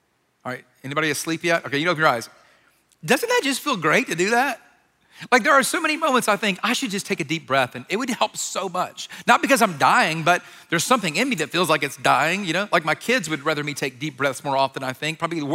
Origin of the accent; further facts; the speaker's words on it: Georgia, United States; I grew up in Georgia.